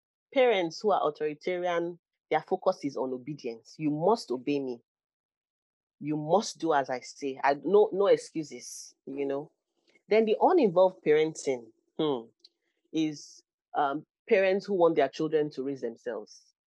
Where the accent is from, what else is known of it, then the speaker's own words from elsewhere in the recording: Nigeria; growing up in Africa, I'm sure, growing up in Nigeria, many parents would agree that this was what, this was the style of parenting they were, their parents had exhibited